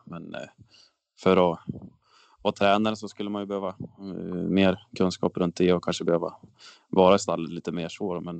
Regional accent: Brunflo, Jämtland County, Sweden; Ja, Det är ju föräldrahemmet då. Men det är Brunf, en och en halv mil utanför Östersund.

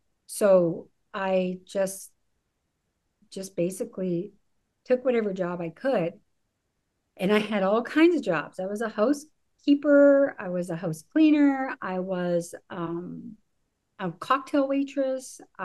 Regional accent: Canada; Originally, I was born and raised in Canada

